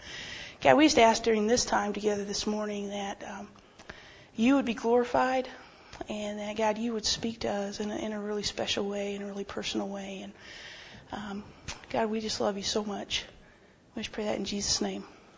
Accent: Oklahoma, United States; I grew up in Oklahoma. My town that I grew up in is considerably smaller than the conference this week. There are 8 people in my graduating class

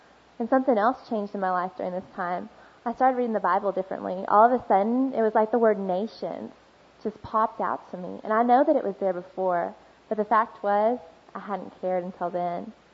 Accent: Dallas, Texas, United States; just to tell you a little bit about myself, I grew up in Dallas, and I'm from a non-Christian family.

